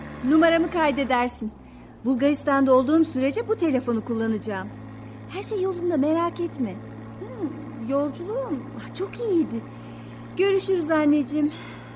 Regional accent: Ankara, Turkey; Hayır, Ankaralıyım.

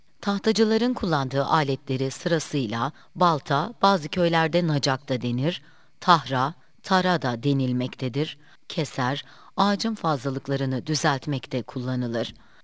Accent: Günlükbaşı, Muğla, Turkey; born there; Ben 1951 yılında günlük başında doğdum.

